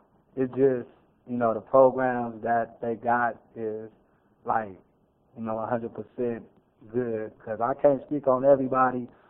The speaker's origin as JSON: {"language": "English", "town": "San Francisco", "region": "California", "country": "United States", "said": "I only have a little bit to talk about, but I came from San Francisco. I've been out here for about 4 years."}